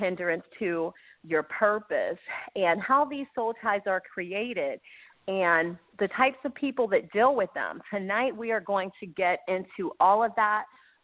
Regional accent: Aliquippa, Pennsylvania, United States; he is from my hometown of Aliquippa, Pennsylvania.

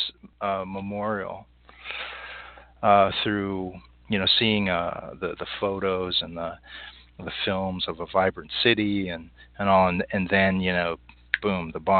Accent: Anchorage, Alaska, United States; where I grew up in Anchorage, Alaska, it was like in the winter it'd be like 80 below.

